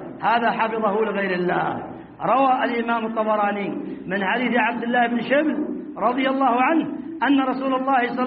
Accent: Yemen; عندنا في اليمن

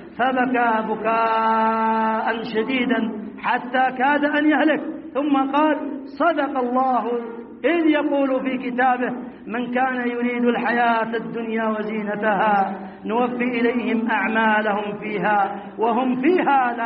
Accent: Yemen; عندنا في اليمن

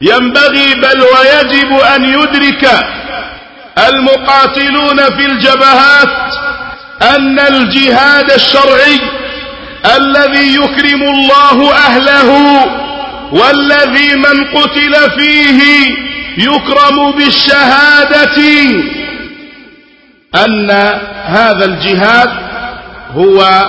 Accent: Yemen; بعض أجزاء بلادنا اليمن

